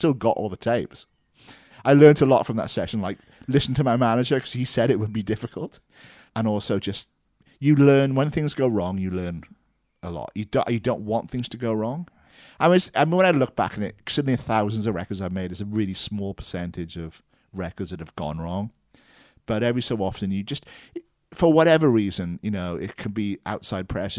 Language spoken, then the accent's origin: English; Wales, United Kingdom; Yeah, I'm a Welshman. You have to remember that.